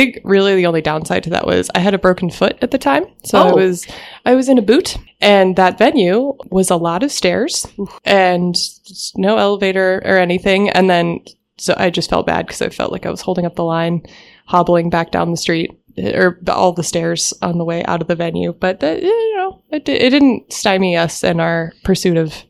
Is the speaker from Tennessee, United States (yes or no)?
yes; Nashville, Tennessee, United States; I'm from Nashville, and Nashville has gotten much better, but is still some places yes, some places no.